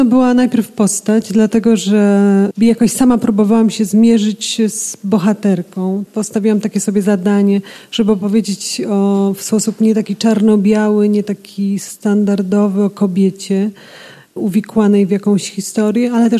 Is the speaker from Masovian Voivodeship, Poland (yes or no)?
no; Lower Silesian Voivodeship, Poland; Wychowałam się na wsi pod Wrocławiem, gdzie była taka plantacja dzikich róż